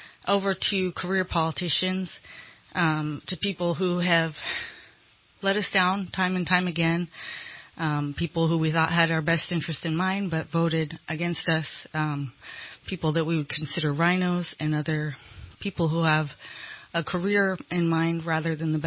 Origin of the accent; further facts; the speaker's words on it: California, United States; now in Shasta County, United States; I was born and raised in San Luis Obispo County, which is about 4 hours south of the Bay Area.